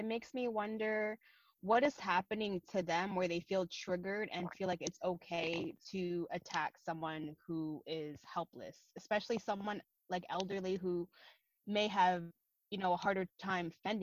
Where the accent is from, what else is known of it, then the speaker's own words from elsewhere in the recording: Concord, California, United States; I grew up in Concord, which is actually about 30 minutes away east of San Francisco